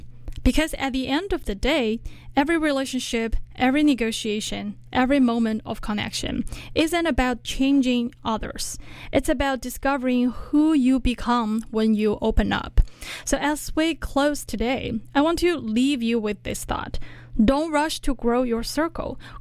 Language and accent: English; China; Well, I'm from China.